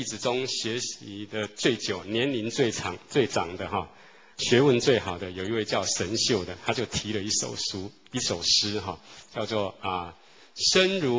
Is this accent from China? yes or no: yes; China; 我们中国人很盼望说可以有天人合一的这样的梦想。